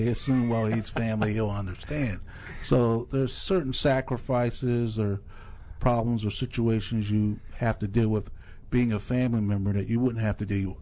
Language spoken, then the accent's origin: English; Lynchburg, Virginia, United States; You know, where I grew up in Lynchburg, Virginia, it was big enough to where you had all the modern conveniences and technology